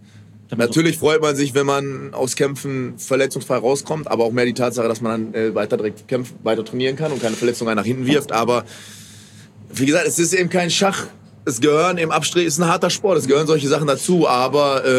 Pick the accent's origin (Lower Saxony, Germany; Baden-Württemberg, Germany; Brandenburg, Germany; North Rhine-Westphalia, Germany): North Rhine-Westphalia, Germany; Bottrop; ich komme aus Bottrop-Badenburg, die Ecke.